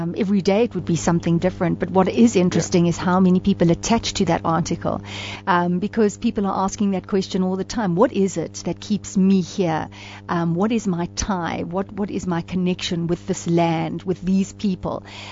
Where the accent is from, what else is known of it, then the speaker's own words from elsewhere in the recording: South Africa; because we are South African and we love our country, and we're here and we're sticking it out